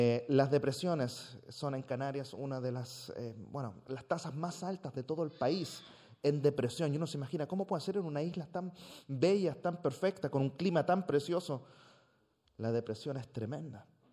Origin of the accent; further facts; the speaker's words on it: Hamburg, Germany; venimos de Hamburgo y nos atrae mucho también la ciudad y la vida de ciudad